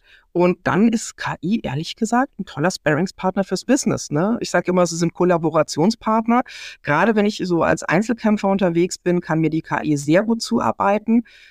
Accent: Baden-Württemberg, Germany; Ich bin im Schwarzwald aufgewachsen

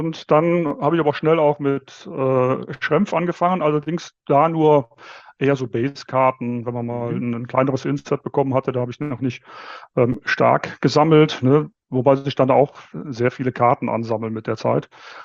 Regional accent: Viersen, North Rhine-Westphalia, Germany; born there; now in Munich, Germany; Ich komme natürlich aus dem Rheinland. Bin in der Nähe von Düsseldorf geboren, in Viersen, weiß nicht, wer das kennt, knapp neben Gladbach.

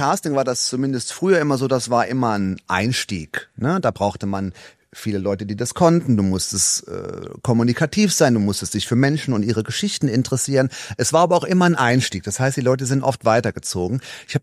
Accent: Trier, Rhineland-Palatinate, Germany; ich bin gebürtig aus Trier. Ich habe auch da studiert.

